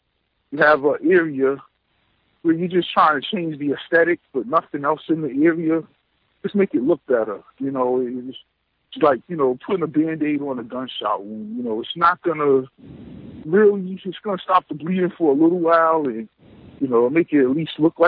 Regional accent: Jersey City, New Jersey, United States; when I grew up in Jersey City, we used to have what we called the Block Association.

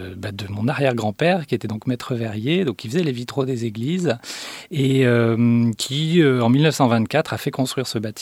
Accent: La Tronche, Auvergne-Rhône-Alpes, France; born there; Oui, alors je suis né donc à La Tronche, en banlieue grenobloise.

